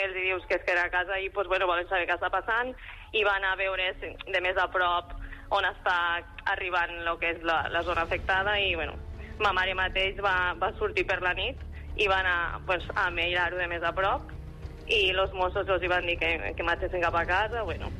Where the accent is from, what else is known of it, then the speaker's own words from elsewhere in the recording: Xerta, Catalonia, Spain; Sí, sóc de Xerta.